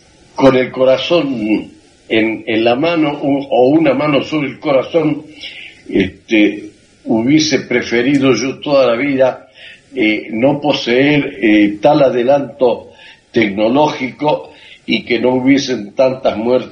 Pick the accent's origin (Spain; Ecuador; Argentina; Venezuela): Argentina; aunque nativo argentino, me siento muy, muy israelí.